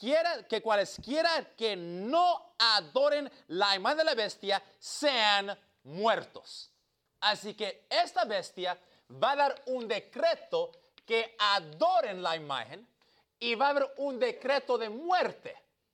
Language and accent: Spanish; Cuba; Obviamente, esta segunda bestia no puede ser Cuba. Soy cubano, ¿ok?